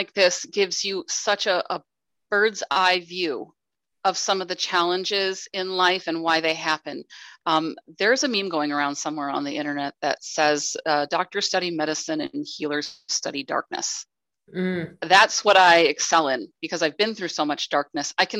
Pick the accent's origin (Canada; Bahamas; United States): United States; Minnesota; from Minnesota